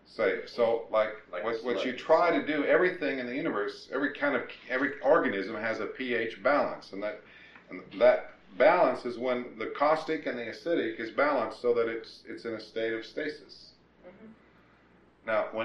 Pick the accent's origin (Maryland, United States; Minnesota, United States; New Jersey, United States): Minnesota, United States; when I was growing up in Minnesota, we made all everything.